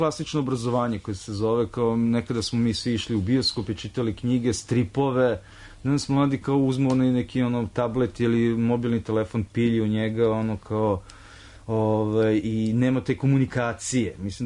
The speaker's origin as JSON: {"language": "Serbian", "country": "Serbia", "said": "ja sam iz Srbije"}